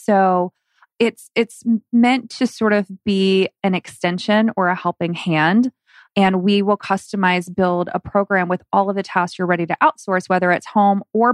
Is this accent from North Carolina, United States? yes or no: no; Seattle, Washington, United States; now in Phoenix, United States; I have been in Phoenix about 7 years, born and raised in Seattle.